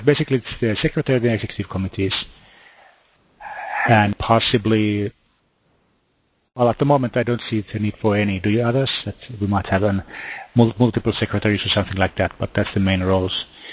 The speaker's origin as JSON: {"language": "English", "country": "Finland", "second_language": "English", "said": "I'm from Finland"}